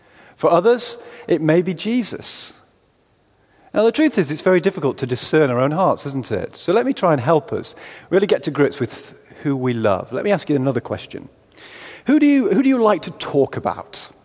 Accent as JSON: {"language": "English", "country": "United Kingdom"}